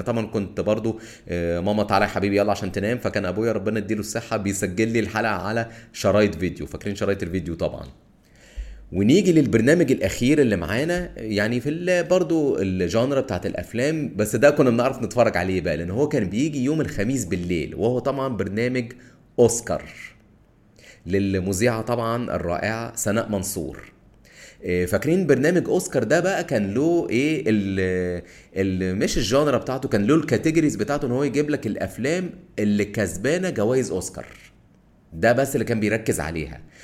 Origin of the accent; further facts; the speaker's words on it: Egypt; فنان من عندنا في مصر